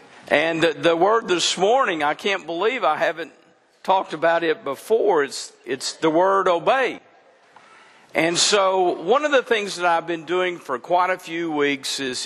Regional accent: Texas, United States; now in Arkansas, United States; which, you know, I'm a Texan. But we all moved to Arkansas after we get through making a living.

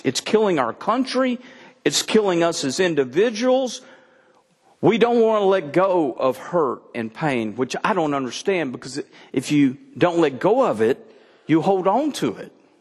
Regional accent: United States; I know you're an American. I'm an American.

